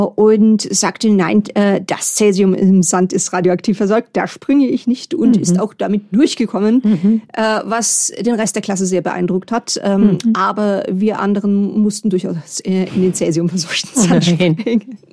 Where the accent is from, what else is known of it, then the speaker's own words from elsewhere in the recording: Bamberg, Bavaria, Germany; meine Großeltern mütterlicherseits nicht in Bamberg, meiner Heimatstadt, wohnten, sondern etwas weiter außerhalb.